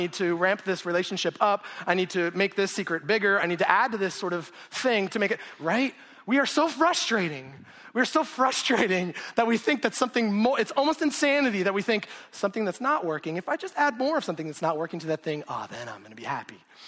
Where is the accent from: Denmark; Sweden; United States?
United States; Show Low, Arizona; I grew up in Sholo, Arizona for the first 5 years.